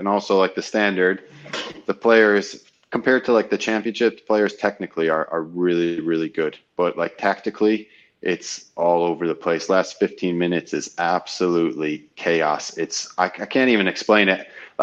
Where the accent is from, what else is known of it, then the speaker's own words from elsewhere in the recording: United States; that's a really big honor for me, especially being American and everything